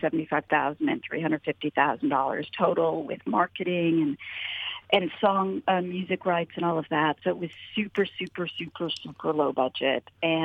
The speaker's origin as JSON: {"language": "English", "region": "California", "country": "United States", "tie": "born or raised there", "said": "And then we moved to the Valley, and then I grew up in the Valley my entire life, and the only one in the film from the Valley."}